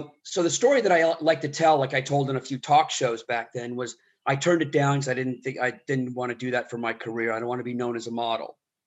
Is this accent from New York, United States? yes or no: yes; Manhattan, New York, United States; also born or lived in London, United Kingdom / Texas; grew up as a little kid in London. And then most of my life, though, I would say I would say I'm a New Yorker. I grew up on East 72nd in Manhattan and went to school in New York City